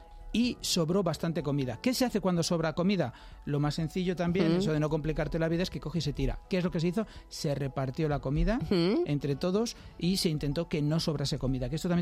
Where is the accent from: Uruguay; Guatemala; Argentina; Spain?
Spain; pero como somos españoles, todo el mundo dijo, bueno, llevo un poco más